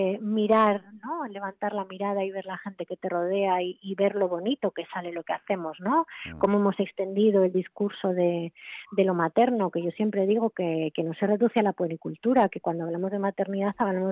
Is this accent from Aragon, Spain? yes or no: yes; Zaragoza, Aragon, Spain; es que yo soy de Zaragoza y soy muy cabezona